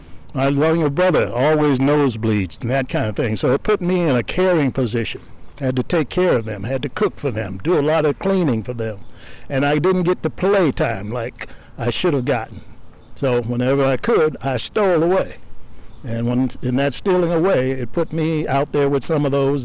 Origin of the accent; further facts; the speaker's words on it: Detroit, Michigan, United States; also born or lived in Mississippi; I'm a baby from Mississippi, raised partly in Detroit at a time when blacks were coming out of the South trying to find jobs in the Motor City.